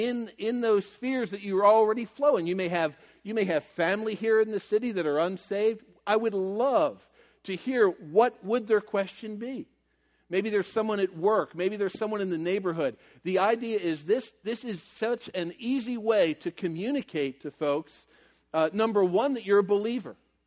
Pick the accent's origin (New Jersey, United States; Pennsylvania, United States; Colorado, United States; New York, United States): Pennsylvania, United States; Hatboro; I'm from Hatboro, the mighty Hatboro Horsham Hatters. You know, you've probably heard of us.